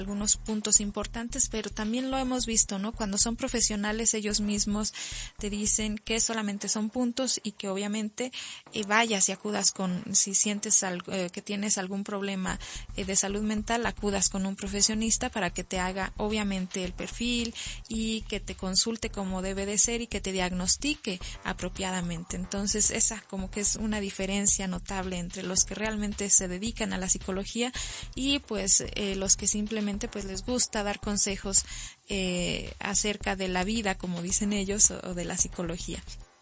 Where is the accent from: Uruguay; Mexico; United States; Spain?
Mexico; nos falla a nosotros como mexicanos.